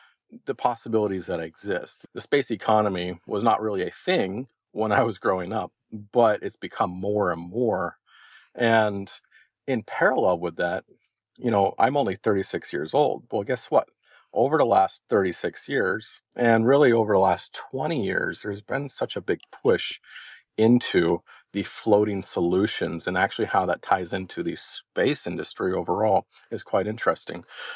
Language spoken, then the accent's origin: English; Florida, United States; when I was a kid growing up in Florida. I always grew up about 5 minutes away from the ocean there in Central Florida on the Space Coast.